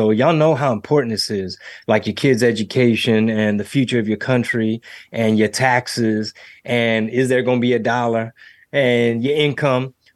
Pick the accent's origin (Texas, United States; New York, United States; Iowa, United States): Texas, United States; Houston; It's my hometown. I haven't performed in Houston for years. It's been a lot of ups and downs just trying to lock in a venue in my city.